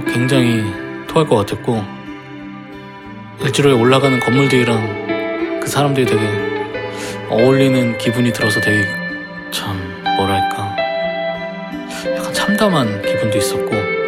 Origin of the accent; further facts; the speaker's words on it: Cheongnyangni, Seoul, South Korea; 제 고향이 청량리 근처거든요. 청량리 근처에서 태어나서 10년 동안 살았는데 그래서 거기 추억이 엄청 많아요.